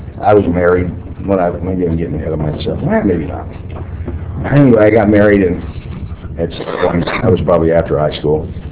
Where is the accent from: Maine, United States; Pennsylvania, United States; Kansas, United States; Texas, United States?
Texas, United States; I was raised in Texas, and to a pretty, you know, middle class, upper middle class family, you know, didn't want for anything.